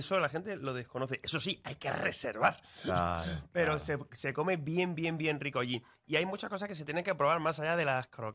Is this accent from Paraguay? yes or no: no; Granada, Andalusia, Spain; yo soy de Granada. yo tiro pa mi tierra.